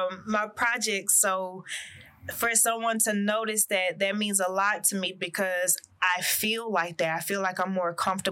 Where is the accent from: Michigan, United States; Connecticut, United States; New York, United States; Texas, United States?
Texas, United States; Houston; The collection would be out July 13th, 713, since I'm from Houston.